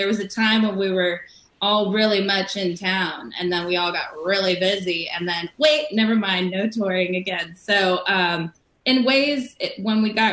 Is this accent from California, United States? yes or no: no; Pennsylvania, United States; But the country music, as far as my hometown, I mean, you might have Philadelphia and Pittsburgh, but the rest of Pennsylvania is highly rural. So it's definitely country.